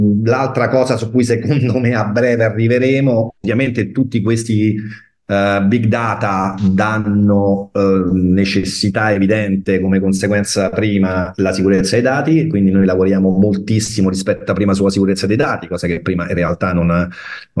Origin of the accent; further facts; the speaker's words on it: Rome, Lazio, Italy; born there; Ti sto rispondendo da Roma in questo momento e sono romano, diciamo, di nascita.